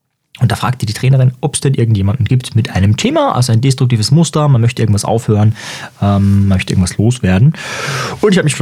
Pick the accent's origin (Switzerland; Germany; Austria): Austria; Und bei uns in Österreich ist es auch so, dass 5 dann die schlechteste Note ist